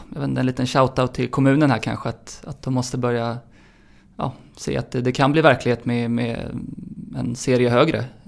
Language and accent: Swedish; Stockholm, Stockholm County, Sweden; jag är uppväxt i Stockholm